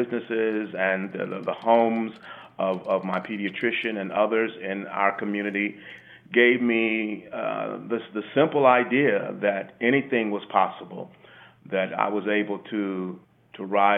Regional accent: Kansas City, Missouri, United States; Well, of course, it's a much more urban setting than Columbia.

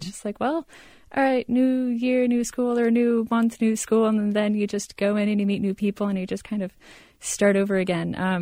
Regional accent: Las Vegas, Nevada, United States; also born or lived in Idaho / Arizona; I grew up mostly in Las Vegas. I had a little, dollop in Idaho and Arizona and, a lot of the West Coast. Mostly in Las Vegas.

